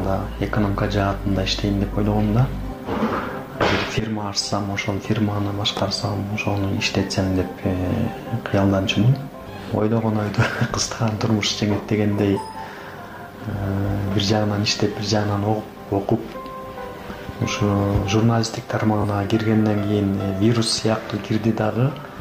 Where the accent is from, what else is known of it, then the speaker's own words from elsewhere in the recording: Temir, Issyk-Kul Region, Kyrgyzstan; Өзүм Кыргызстандын Ысык Көлдөн болом. Ысык Көлдүн Темир айылынан болом. Кырчын жайлоосу менин ата-бабам жердеген жер. Менин балалык чагым ошо Кырчын жайлоосунда өткөн.